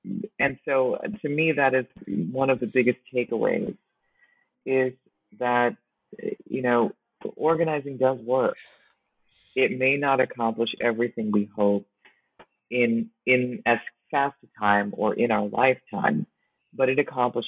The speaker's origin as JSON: {"language": "English", "town": "Brooklyn", "region": "New York", "country": "United States", "tie": "born or raised there", "said": "So the thing growing up in Brooklyn, it's like folks were African, folks were Caribbean, folks were Latinx, folks were African American."}